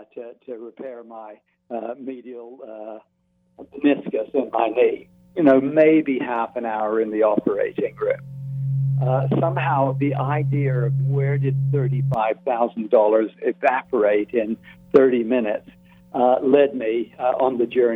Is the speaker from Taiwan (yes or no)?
yes; Taiwan; because I grew up in Taiwan. My father had gone out there to work.